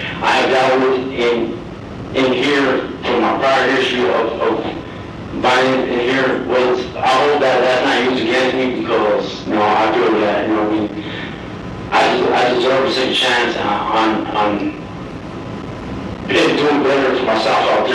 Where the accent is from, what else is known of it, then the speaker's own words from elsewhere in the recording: Arizona, United States; Like, I'm not even from that county, I'm from Mojave County.